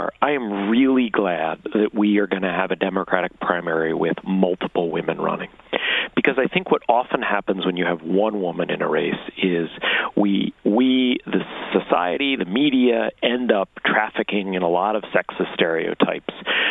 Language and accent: English; New York, United States; Like you, I'm from New York. I watched his rise.